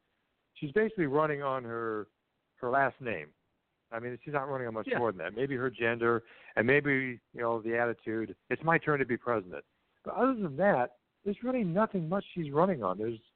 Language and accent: English; Indiana, United States; Evan Bayh from my home state of Indiana.